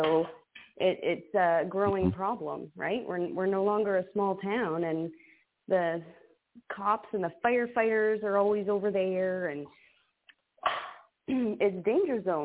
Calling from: Canada; from Canada.

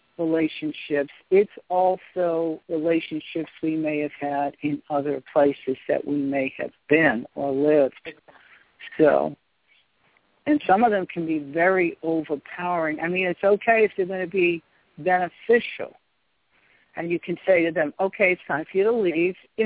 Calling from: New Orleans, Louisiana, United States; Yeah, I'm calling from New Orleans.

